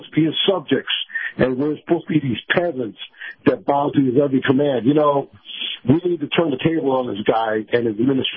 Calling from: Tampa, Florida, United States; from Tampa.

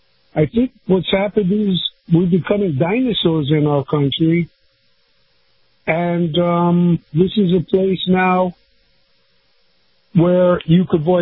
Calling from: Sarasota, Florida, United States; from Sarasota.

